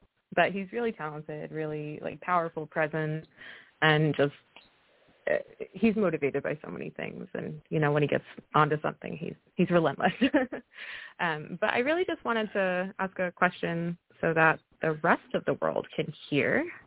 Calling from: New Jersey, United States; I'm calling from New Jersey.

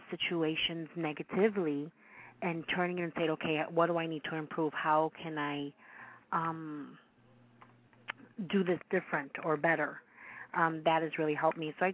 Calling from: Chicago, Illinois, United States; I'm calling from Chicago, Illinois.

